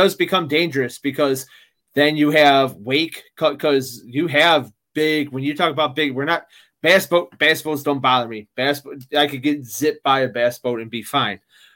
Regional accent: Midwest, United States; you know, I'm from the Midwest, you know, the whole saying, the windy city

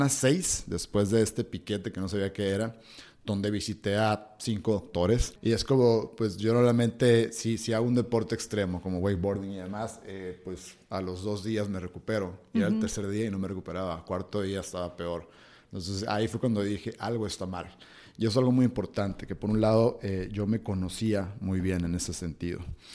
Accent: Hermosillo, Sonora, Mexico; yo soy de Hermosillo, Sonora. Actualmente tengo 33 años.

